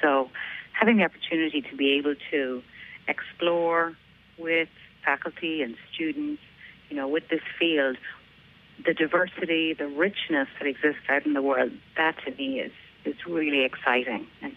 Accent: Ireland; moved away as an adult; now in United States; I'm from Ireland originally, and I came to the U.S. in 1995 to study psychology.

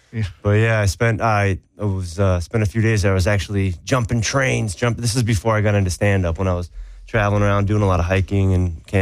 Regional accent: New Hampshire, United States; also born or lived in Chicago; Yeah, I lived in Chicago for almost 12 years. And before that, even though I grew up in New Hampshire, I moved, I think, 20 times before I was 18 years old.

